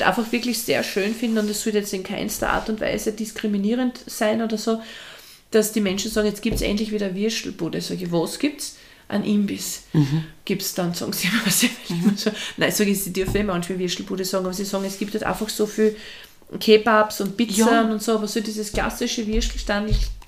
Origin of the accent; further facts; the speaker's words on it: Austria; damit wir sind ja keine Deutschen, gell? Wir sind ja Österreicher.